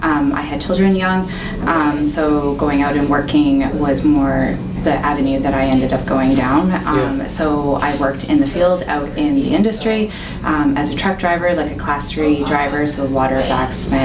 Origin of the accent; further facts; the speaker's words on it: Fort McMurray, Alberta, Canada; I was born and raised here in Fort McMurray, so it's everything.